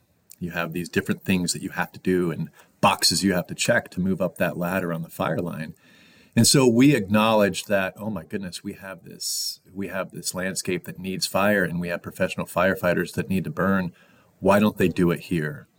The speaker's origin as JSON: {"language": "English", "region": "Indiana", "country": "United States", "tie": "born or raised there", "said": "I grew up in Indiana, Northeast Indiana. It would be, if you're familiar with Indiana, 90 miles southeast of the world's largest egg in Mentone, Indiana."}